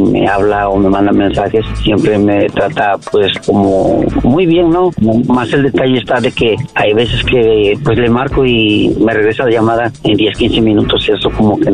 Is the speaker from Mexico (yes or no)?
yes; Mexico; soy de México.